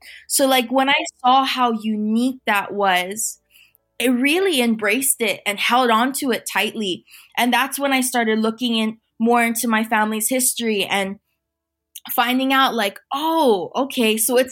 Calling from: Hawaii, United States; My pronouns are she, her, and hers, and I'm tuning in from the Big Island of Hawaii.

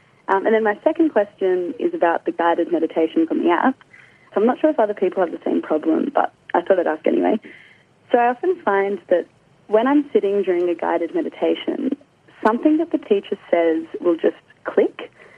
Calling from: Sydney, New South Wales, Australia; I'm calling from Sydney.

